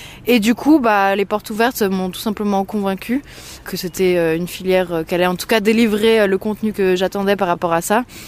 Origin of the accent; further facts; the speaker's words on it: Geneva, Switzerland; je suis genevoise, j'ai grandi, vécu, etc. fait toutes mes études à Genève, j'ai 25 ans